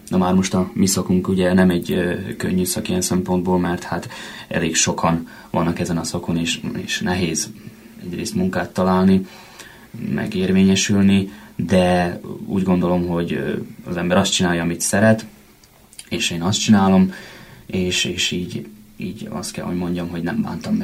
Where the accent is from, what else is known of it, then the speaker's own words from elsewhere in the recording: Bačka Topola, Vojvodina, Serbia; born there; Így én a szomszéd városkában, Bácskatopolyában születtem.